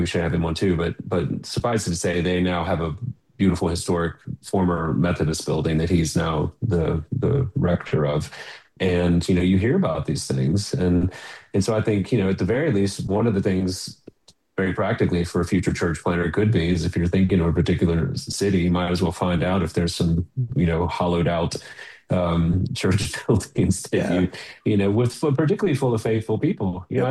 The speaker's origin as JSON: {"language": "English", "town": "Baton Rouge", "region": "Louisiana", "country": "United States", "said": "I'm from Baton Rouge, and I think there's one church in Baton Rouge."}